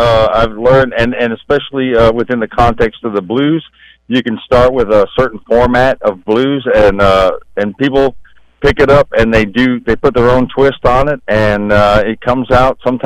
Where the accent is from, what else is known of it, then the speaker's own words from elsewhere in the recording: Toronto, Ontario, Canada; also born or lived in Omaha; now in United States; I did. I grew up in Toronto, and then I moved to Omaha, Nebraska, and then I joined the United States Army.